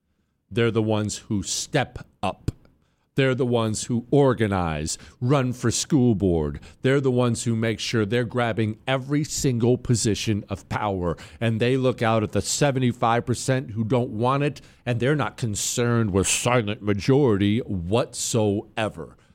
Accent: Bozeman, Montana, United States; but you should understand that I grew up in the Rocky Mountains. And whenever, because Bozeman, Montana was real small back then, it's gotten bigger now.

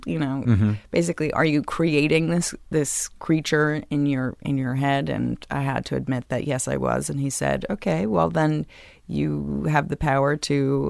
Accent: New York, United States; Oh, God. Like, I'm a New Yorker.

